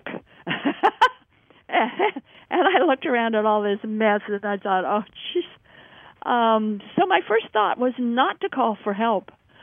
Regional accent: Boise, Idaho, United States; So January 2, 1977, I come from Boise, Idaho. And then, you know, we're talking snow, we're talking ice.

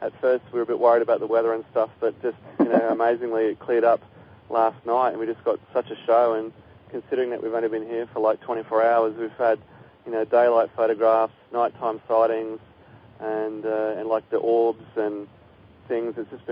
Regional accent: Australia; now in Hong Kong; I'm originally from Australia, but I actually live in Hong Kong these days.

